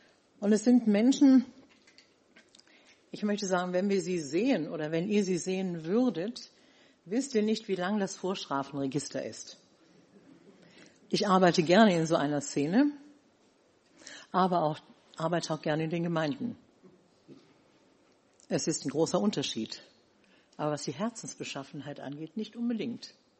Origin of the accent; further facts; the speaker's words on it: Rhineland, Germany; Ich komme aus dem Rheinland, mache auch sehr gerne Witze. Daran mussten sich meine Gemeindeglieder in Sachsen-Anhalt erst gewöhnen.